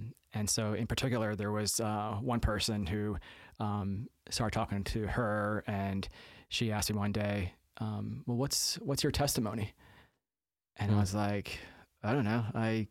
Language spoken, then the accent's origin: English; Bloomsburg, Pennsylvania, United States; So I'm a local. I was raised in the Bloomsburg area. Went to school at Central Columbia, graduated from there.